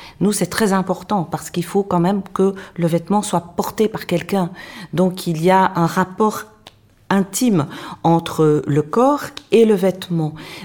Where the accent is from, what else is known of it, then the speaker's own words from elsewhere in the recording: Belgium; il n'existait pas en Belgique, parce que je suis belge